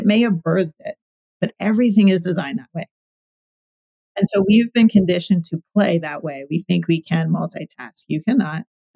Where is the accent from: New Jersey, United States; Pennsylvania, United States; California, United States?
Pennsylvania, United States; Philadelphia; now in Las Vegas, United States; I'm from Philly, so it's a totally different landscape for me, as you can imagine.